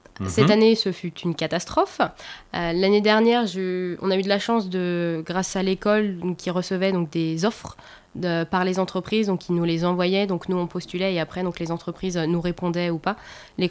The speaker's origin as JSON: {"language": "French", "region": "Pays de la Loire", "country": "France", "said": "je suis originaire de Vendée"}